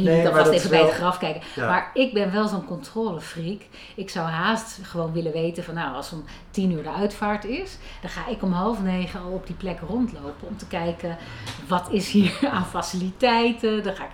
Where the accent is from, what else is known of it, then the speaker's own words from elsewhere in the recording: Loosdrecht, North Holland, Netherlands; Ik kom oorspronkelijk uit Loosdrecht.